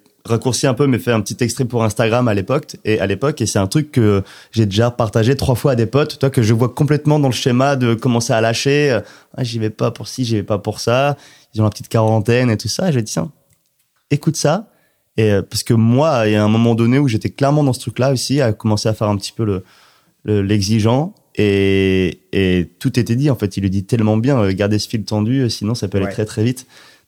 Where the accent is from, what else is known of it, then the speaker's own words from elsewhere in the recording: Pays de la Loire, France; toi t'es de Charente, moi je suis de Vendée